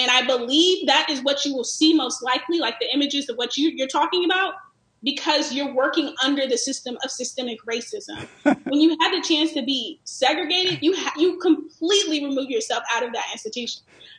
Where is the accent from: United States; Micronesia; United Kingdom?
United States; California; Growing up in California where there was nothing that was practically segregated, I personally loved growing up in a very diverse environment.